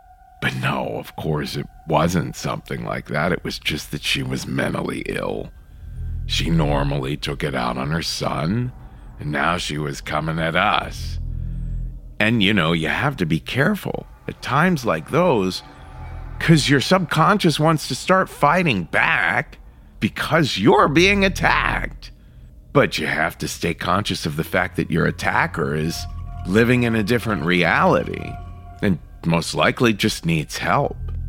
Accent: Ohio, United States; I was polite as could be because, you know, I'm from Ohio.

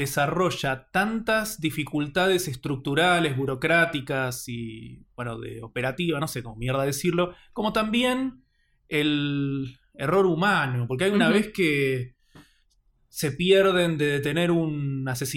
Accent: Argentina; viéndola como argentino

